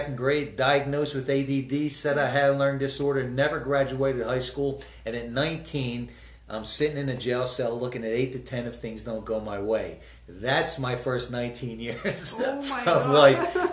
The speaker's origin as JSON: {"language": "English", "region": "East Coast", "country": "United States", "said": "I'm from the East Coast."}